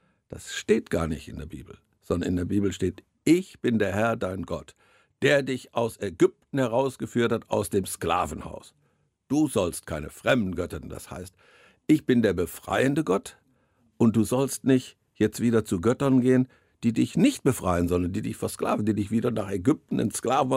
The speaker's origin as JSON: {"language": "German", "town": "Bottrop", "region": "North Rhine-Westphalia", "country": "Germany", "tie": "born there", "said": "Ich bin übrigens auch in Bottrop geboren, aber das spielte da keine Rolle, weil ich ja lange weg war"}